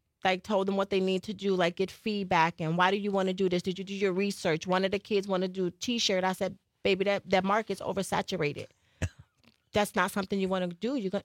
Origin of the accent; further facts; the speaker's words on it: Chicago, Illinois, United States; No, baby, I'm from Chicago.